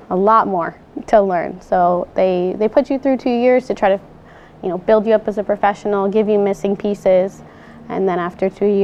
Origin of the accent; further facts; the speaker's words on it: United States; but I'm American, so they understood I didn't get it